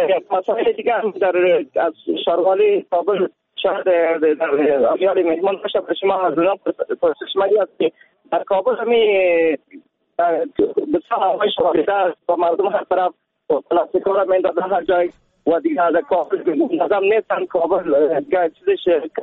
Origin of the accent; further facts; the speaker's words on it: Badakhshan, Afghanistan; now in Kabul, Afghanistan; از بدخشان هستم، لیکن از کابل صحبت میکنم.